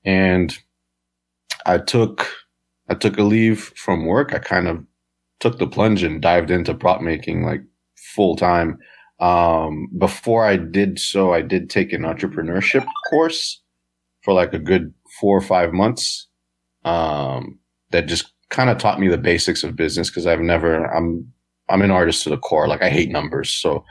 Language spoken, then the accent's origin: English; Haiti; So I grew up in Haiti, and we have Carnival over there, which is like a three-day, you know, celebration, parties and costumes and stuff like that.